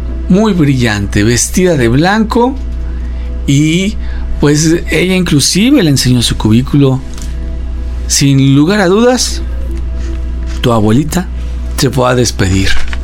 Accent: Tehuacán, Puebla, Mexico; me tenía que ir a estudiar al norte del estado de Puebla. Soy de Tehuacán

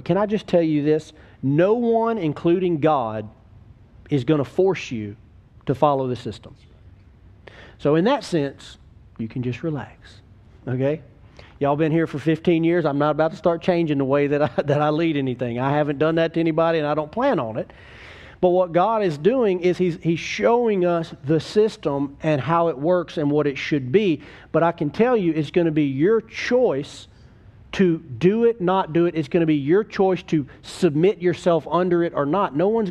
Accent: United States; I mean, I'm just American all the way, you know.

